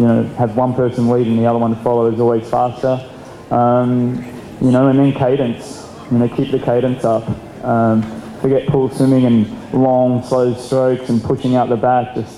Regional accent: Australia; And that's kind of how we learnt when we grew up in Australia.

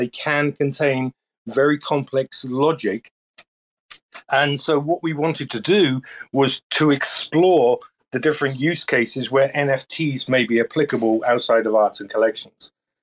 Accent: United Kingdom; I'm British, and I prefer Vim as my editor.

